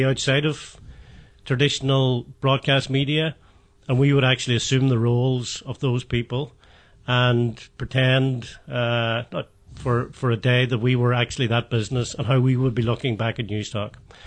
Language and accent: English; Ulster, Ireland; I'm originally from Donegal, as you know, and you know, we're sitting in the CoLab offices here in Letterkenny, and I went to St. Eunan's about 10 years behind you, Kieran.